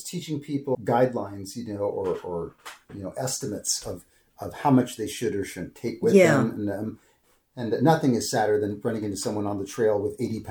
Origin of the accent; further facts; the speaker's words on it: Santa Cruz, California, United States; I taught that at UC Santa Cruz when I was in my hometown of Santa Cruz and when I ran the outdoor store there.